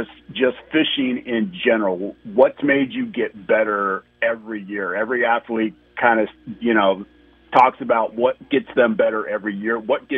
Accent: Pacific Northwest, United States; Mine did as well, and I grew up in the Pacific Northwest.

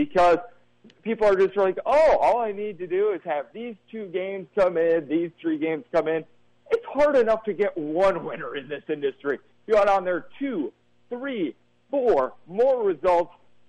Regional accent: Midwest, United States; I am someone that I hail from the Midwest.

